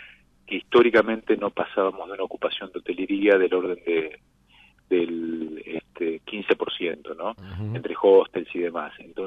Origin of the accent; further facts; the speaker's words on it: Rosario, Santa Fe, Argentina; yo lo digo como rosarino hasta el tuétano